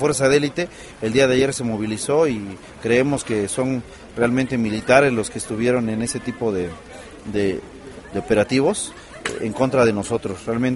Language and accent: Spanish; Oaxaca, Mexico; Nosotros venimos de Oaxaca y en Oaxaca tenemos nosotros que impulsar